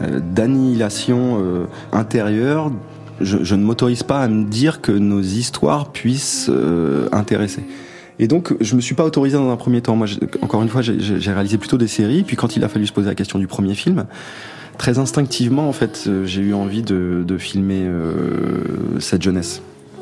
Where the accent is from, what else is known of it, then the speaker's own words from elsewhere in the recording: Longué-Jumelles, Pays de la Loire, France; also born or lived in Angers; Je suis né à Angers. Dans le 49 en Anjou, et j'ai grandi dans un village, dans une petite ville qui s'appelle Longué-Jumelles, dans le Maine-et-Loire, que l'on qualifie chez nous de Nord-Loire